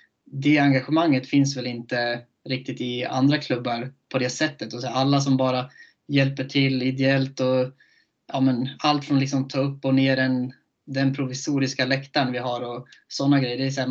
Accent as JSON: {"language": "Swedish", "town": "Köping", "region": "Västmanland County", "country": "Sweden", "said": "Jag är från Köping och det är ju... En och en halv timme till Stockholm."}